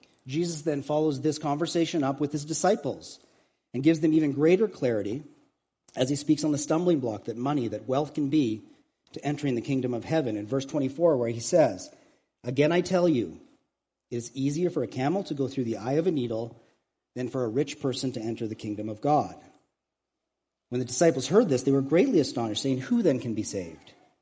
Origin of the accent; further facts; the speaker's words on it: Canada; being Canadian, we are really good at masking this attitude with politeness.